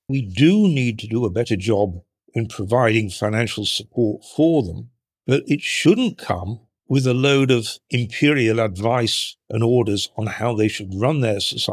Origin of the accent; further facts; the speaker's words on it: Sheffield, Yorkshire and the Humber, United Kingdom; I grew up in Sheffield, and both of those are places that in Britain have drastically fallen behind and really feel it as a community.